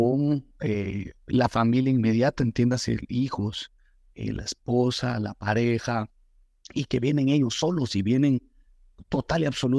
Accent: Guatemala; now in United States; Yo soy un inmigrante guatemalteco, nacido y crecido en Guatemala. Vengo a los Estados Unidos hace un poco más de 6 años

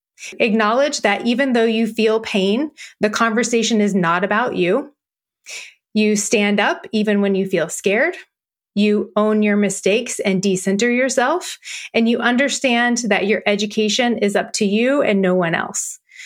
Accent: the South, United States; Sure. I grew up in the South, so with a heavy dose of football and church, as you might imagine.

